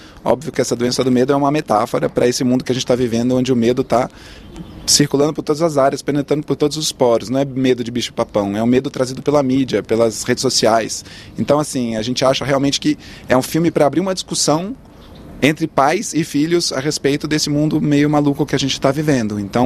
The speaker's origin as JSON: {"language": "Portuguese", "region": "São Paulo", "country": "Brazil", "said": "eu venho de São Paulo, onde a coisa é muito palpável, né?"}